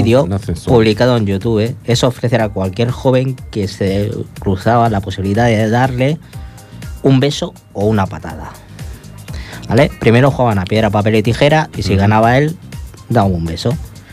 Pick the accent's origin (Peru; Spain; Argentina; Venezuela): Peru; Sí, yo vengo de Perú.